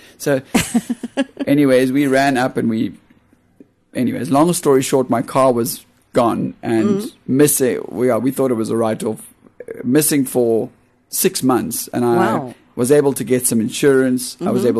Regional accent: Komaki, New Zealand; I grew up in Komaki, where I was so, like, we didn't have bands coming out to play out here.

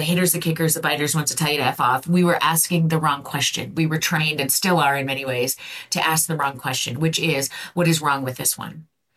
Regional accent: Viking, Alberta, Canada; So I grew up in Viking, Alberta, Canada. Okay, so next door to the beautiful province you're in, and in a little town.

